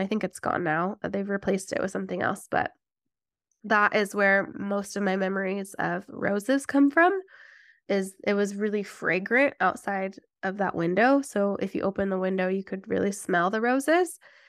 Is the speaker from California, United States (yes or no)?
no; Mountain Home, Idaho, United States; So we, in our house where I grew up in Mountain Home, Idaho, my brother lives in that house now, which is kind of cool.